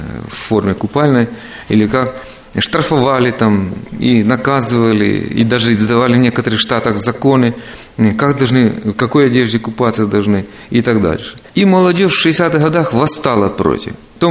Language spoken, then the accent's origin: Russian; United States; Мы из Америки, и такое встречается слово. Американская культура.